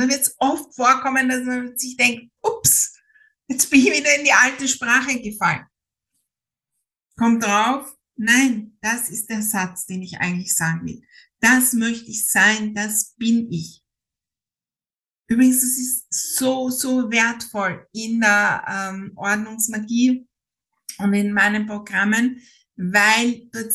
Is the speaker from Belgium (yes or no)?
no; Austria; ich bin Österreicherin.